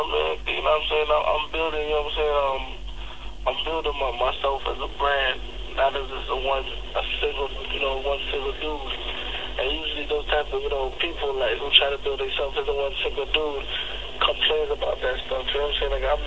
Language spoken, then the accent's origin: English; Jamaica; I'm from Jamaica, man.